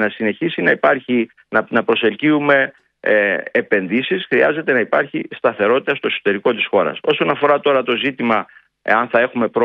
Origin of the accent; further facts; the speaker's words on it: Thessaly, Greece; λένε στην πατρίδα μου, τη Θεσσαλία.